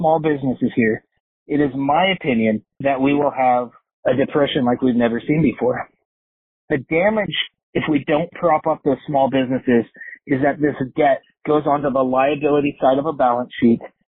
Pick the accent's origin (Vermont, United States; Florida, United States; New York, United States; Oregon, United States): Oregon, United States; Keizer; I grew up in Kaiser, and in Kaiser, the first team that I played on, I was sponsored by Ben's Rentals.